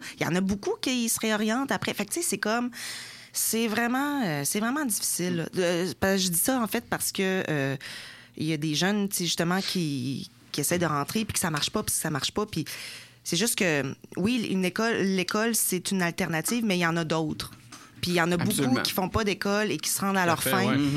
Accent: Quebec, Canada; accent: Lac-Saint-Jean; moi, j'arrive du Lac-Saint-Jean, j'ai un gros accent, j'ai les cheveux noirs.

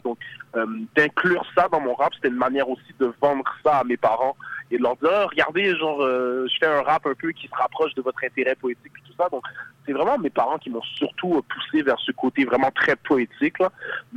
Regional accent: Montreal, Quebec, Canada; je viens des quartiers populaires de Montréal. C'est vraiment ma réalité

